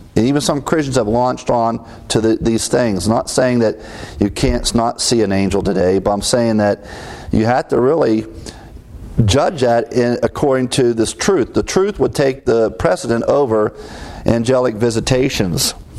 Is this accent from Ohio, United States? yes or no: yes; Ohio, United States; My hometown pastor, I refer to Pastor Coe, in a small community chapel in Ohio.